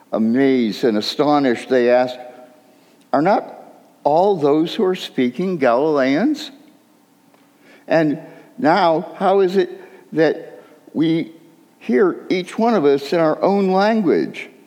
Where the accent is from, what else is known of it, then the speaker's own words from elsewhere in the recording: Lockport, New York, United States; born there; I was born in Lockport, New York, on the Niagara Peninsula in New York State, about 20 miles northeast of Buffalo and 15 miles east of Niagara Falls.